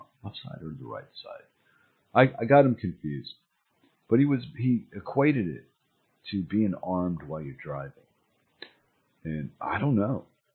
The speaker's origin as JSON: {"language": "English", "country": "United States", "tie": "born or raised there", "said": "because when I was a kid, growing up in America, things were made in America, baby."}